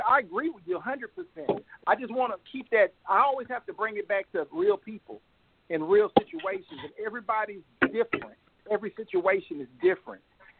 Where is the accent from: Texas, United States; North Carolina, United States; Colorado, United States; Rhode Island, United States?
Texas, United States; Dallas; now in Los Angeles, United States; because I'm originally from Texas, Dallas, Texas, okay? And when I relocated to Los Angeles, California, I saw a culture shift, okay?